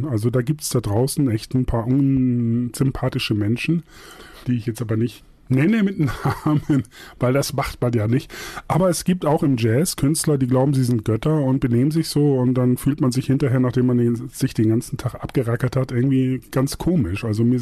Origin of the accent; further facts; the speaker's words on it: Buxtehude, Lower Saxony, Germany; also born or lived in Hamburg; Also Hamburg ist meine Heimat. Buxtehude komme ich her, ist auch meine Heimat.